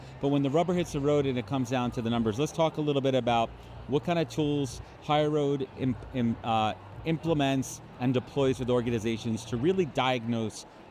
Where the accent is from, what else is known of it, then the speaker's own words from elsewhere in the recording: New York, United States; I'm a New Yorker. We got some East Coast here.